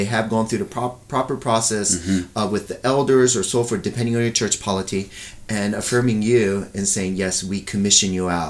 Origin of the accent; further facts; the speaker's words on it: Japan; like I grew up in Japan, the only pastor I knew was the lead pastor